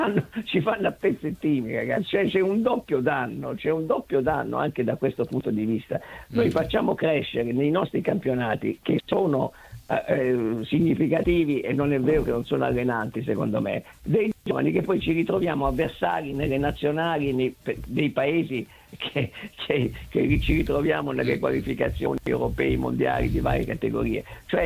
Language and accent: Italian; Bari, Apulia, Italy; essendo barese di origine, per me gli albanesi sono dei dirimpettai.